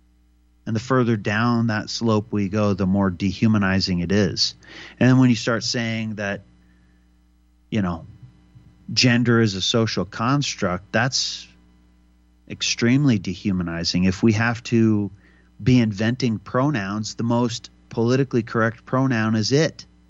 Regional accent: Libby, Montana, United States; born there; You know, I was born in Libby, Montana, and Libby used to have Don's Men's Store.

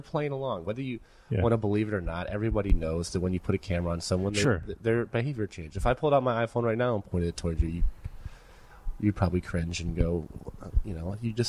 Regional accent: Detroit, Michigan, United States; I think we're doing a screening in Detroit, which is my hometown.

